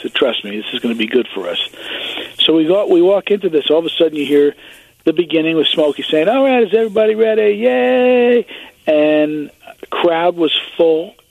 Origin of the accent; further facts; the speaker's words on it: New Jersey, United States; I grew up in New Jersey, which was between New York and Philadelphia, of course.